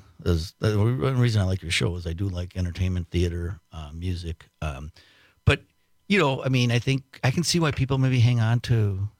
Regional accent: Two Rivers, Wisconsin, United States; I grew up in Two Rivers, went to school at Roncalli, lived out west for a little while, lived in the Chicago area for a little while. But this is my home, and I raised my kids here, and I love it.

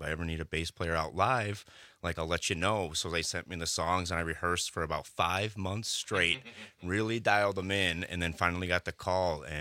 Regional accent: Sauk Prairie, Wisconsin, United States; from Sauk Prairie, Wisconsin, over there.

